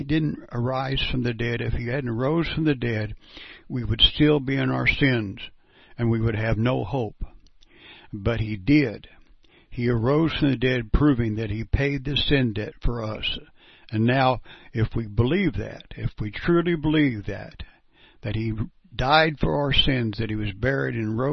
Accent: Perry, Kansas, United States; I'm from Perry, Kansas

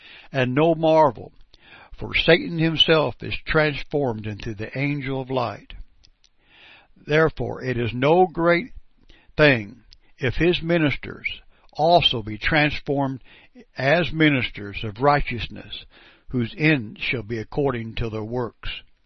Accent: Perry, Kansas, United States; I'm from Perry, Kansas. I'm a 70-year-old man who believes the gospel.

